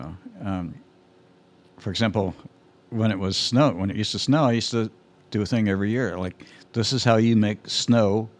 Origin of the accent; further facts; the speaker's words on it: Clayton, Delaware, United States; I remember seeing one when I was about 8 years old. I grew up in Clayton, Delaware.